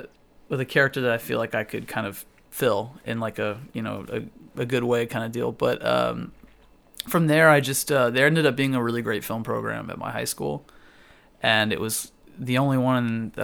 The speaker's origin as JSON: {"language": "English", "town": "Houston", "region": "Texas", "country": "United States", "tie": "born or raised there", "also_born_or_lived": "California", "said": "I'm from Houston. Originally."}